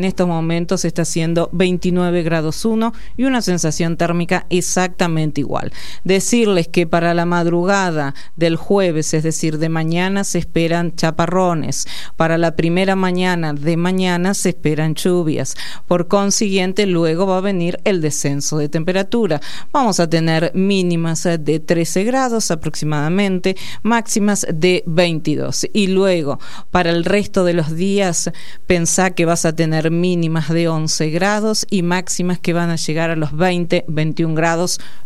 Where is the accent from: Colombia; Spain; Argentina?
Argentina; Ese es el verdadero premio que podemos llegar a tener como argentinos y argentinas